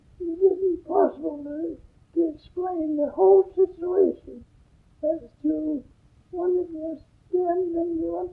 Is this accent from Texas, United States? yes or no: no; Stillwater, Minnesota, United States; born there; now in Seattle, United States; I was born in Stillwater, Minnesota. In 1885.